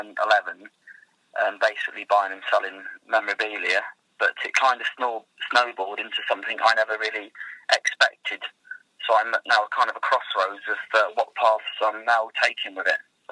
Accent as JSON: {"language": "English", "town": "Norwich", "region": "East of England", "country": "United Kingdom", "tie": "born or raised there", "said": "Norwich in Norfolk."}